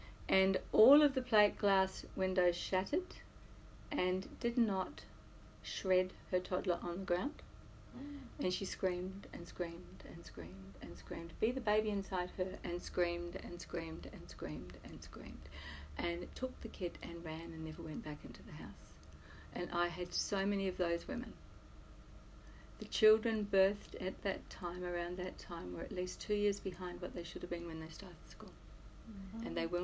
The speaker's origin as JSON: {"language": "English", "town": "Christchurch", "region": "Canterbury", "country": "New Zealand", "tie": "born or raised there", "said": "This is my hometown. This is not okay."}